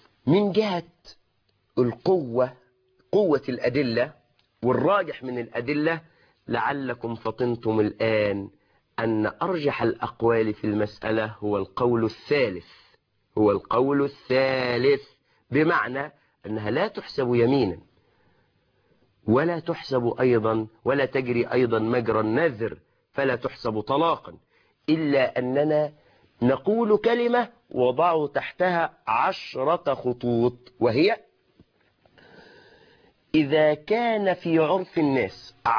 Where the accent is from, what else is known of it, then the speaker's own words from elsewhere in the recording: Egypt; نحن كمصريين يا أخواني